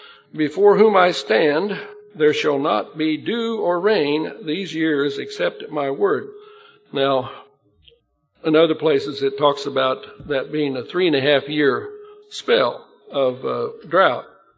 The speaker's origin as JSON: {"language": "English", "region": "Illinois", "country": "United States", "tie": "born or raised there", "said": "I remember when I grew up in Illinois, and my dad was raising corn one year and had a drought."}